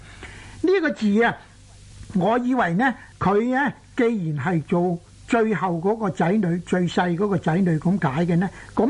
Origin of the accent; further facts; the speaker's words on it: Guangdong, China; 同時我們廣東人不只說叫做拉尾，有時叫做溜尾